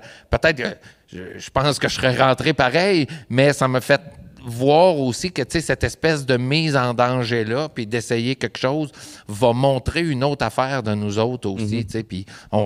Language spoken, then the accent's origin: French; Quebec, Canada; tu sais, je viens de la Beauce